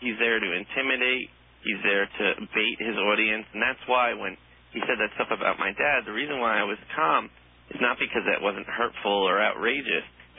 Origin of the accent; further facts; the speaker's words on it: New Jersey, United States; also born or lived in Chicago; And, I mean, Alex, I was born, you know, I'm from Chicago. I was raised in New Jersey. All I know is America.